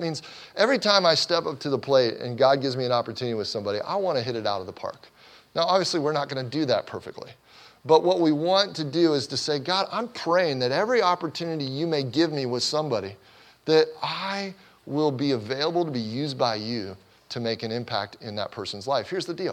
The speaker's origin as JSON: {"language": "English", "town": "Cincinnati", "region": "Ohio", "country": "United States", "tie": "born or raised there", "said": "I grew up in Cincinnati, Ohio"}